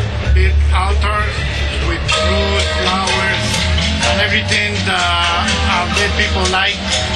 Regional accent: Mexico

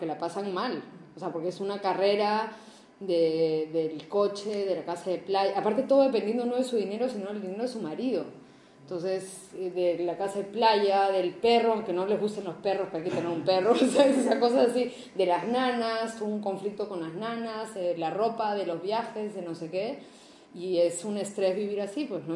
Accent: Peru; now in Chile; Yo la única vía que puedo tener como peruana para estar acá de manera legal

